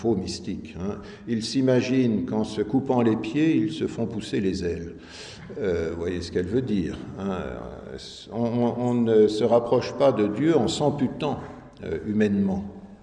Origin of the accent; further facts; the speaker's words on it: Auvergne-Rhône-Alpes, France; je suis savoyard